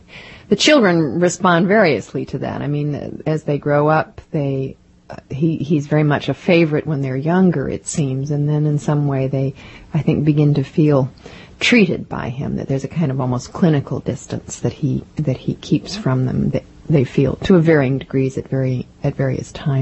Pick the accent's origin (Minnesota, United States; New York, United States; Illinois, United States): Illinois, United States; Chicago; now in Boston, United States; I grew up in Chicago, but I live in Boston